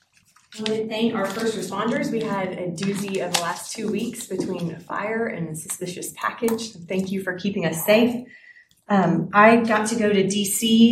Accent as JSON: {"language": "English", "town": "Fredericksburg", "region": "Texas", "country": "United States", "said": "And anytime someone would hear that I'm from Fredericksburg, the response is always, \"Wow, what a great place."}